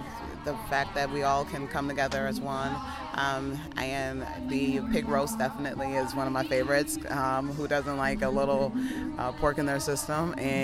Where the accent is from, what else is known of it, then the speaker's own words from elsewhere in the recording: Buffalo, New York, United States; now in Troy, United States; I'm originally from Buffalo, New York, and I've been living in the Capital Region for 4 years total.